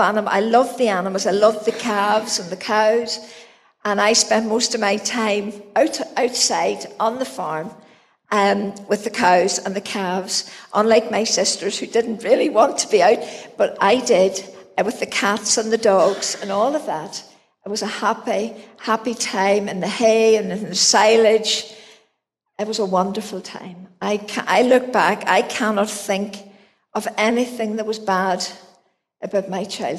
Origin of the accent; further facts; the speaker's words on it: Green Hill, Northern Ireland, United Kingdom; I'm from County Fermanagh. I'm from a little place called Green Hill, which is about 3 miles from Brookborough. So I was brought up there on a farm.